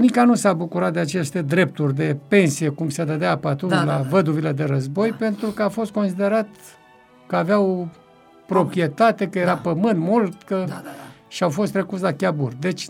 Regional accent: Mehedinți County, Romania; Era dintr-o localitate tot vecină cu satul meu, se numește Băsești, care aparține la ora actuală de comuna Ilovăț.

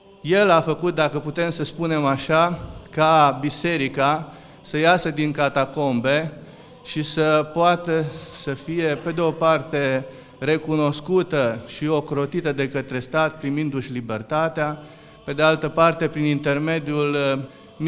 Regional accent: Romania; iată că și eu, deși sunt român, am venit de dincolo de granițe

